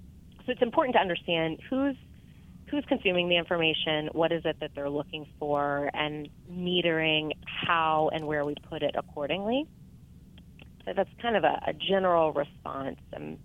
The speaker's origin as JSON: {"language": "English", "region": "Georgia", "country": "United States", "tie": "born or raised there", "said": "You know, I grew up in Georgia. I went to school at Mercer University in Macon, and I applied to and enrolled in the business school"}